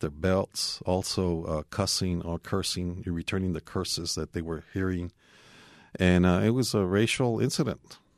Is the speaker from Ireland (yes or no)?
no; Texas, United States; I grew up in the Edgewood School District, which was one of the poorest in the state, and set the basis for the lawsuit, the Robin Hood lawsuit that I think is still discussed in Texas.